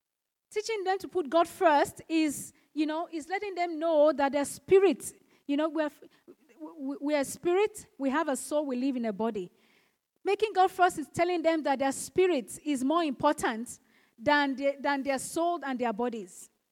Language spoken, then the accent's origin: English; Nigeria; My husband went back home in December. We are originally from Nigeria. And he went to visit my parents.